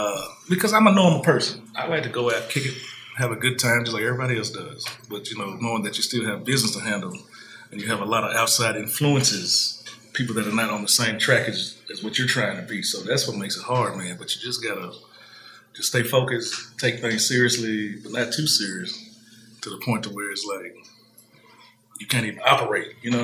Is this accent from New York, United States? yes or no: no; Memphis, Tennessee, United States; You know, from Memphis, went to dental school at there's a school called Meharry in Nashville.